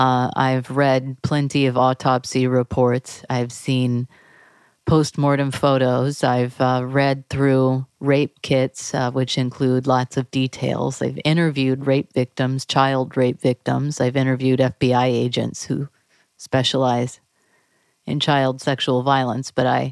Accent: Texas, United States; now in Connecticut, United States; I'm from Texas. I have young children, but I live in Connecticut, not far from Sandy Hook.

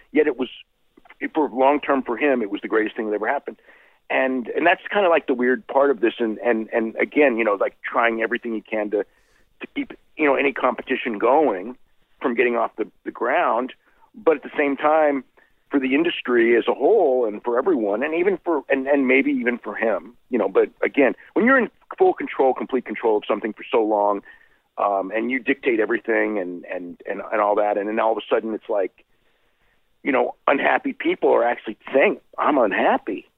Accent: San Jose, California, United States; I remember going to a house show in San Jose, my hometown

